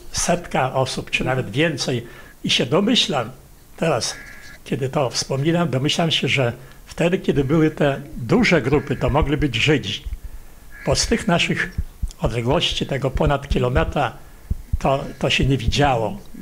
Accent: Vilnius, Vilnius County, Lithuania; ja chciałbym jako Wilnianin, który od początku, od 1939 roku

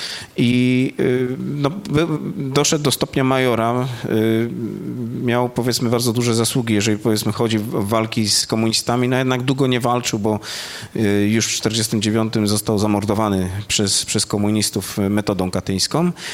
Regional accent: Poznań, Greater Poland Voivodeship, Poland; Z tej racji, że ja jestem poznaniakiem z dziada, pradziada.

